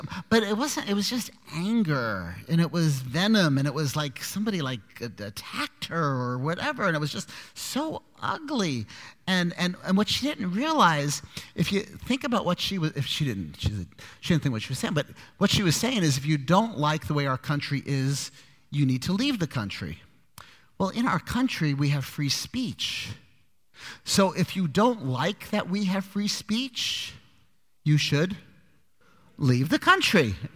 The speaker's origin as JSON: {"language": "English", "town": "Brooklyn", "region": "New York", "country": "United States", "tie": "born or raised there", "said": "I grew up in Brooklyn. We had holidays, Jewish holidays. Rosh Hashanah, Yom Kippur."}